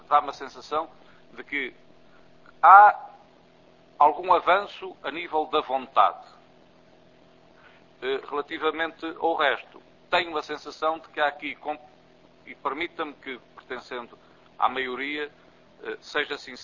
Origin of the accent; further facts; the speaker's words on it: Azores, Portugal; eu sou dos Açores, tenho o defeito de falar sincero demais